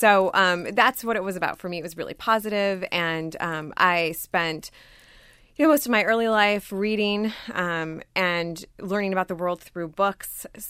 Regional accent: Michigan, United States; No, well, I grew up in Michigan, actually, and I grew up in a really small town. My dad was a factory worker, and so we lived there.

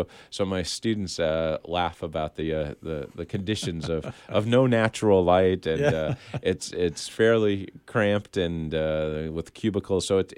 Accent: Scranton, Pennsylvania, United States; I'm a native Pennsylvanian, so is my wife. We grew up in the Scranton area. We wanted, once we had our first child, to move back to eastern Pennsylvania.

